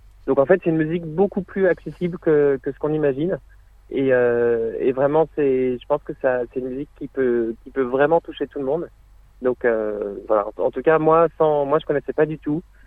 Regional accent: Angers, Pays de la Loire, France; j'ai grandi à Angers dans l'ouest de la France.

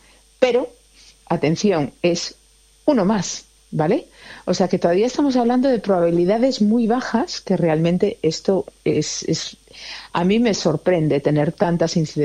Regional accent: Galicia, Spain; yo soy española, soy gallega

